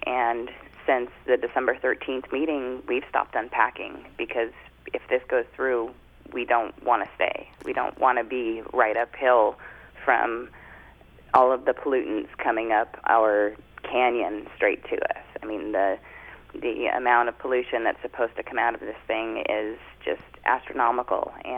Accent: Vancouver, Washington, United States; Yeah, we grew up in Vancouver, my husband and I, but spent a lot of time in Kalama, fishing, hunting, rock hounding, camping.

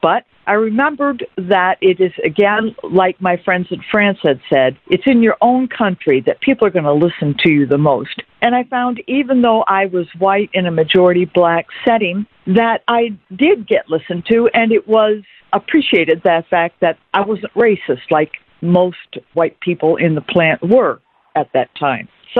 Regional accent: Chicago, Illinois, United States; also born or lived in Los Angeles / Detroit; I grew up around Chicago, so I was moving back from Los Angeles to the Midwest where I grew up.

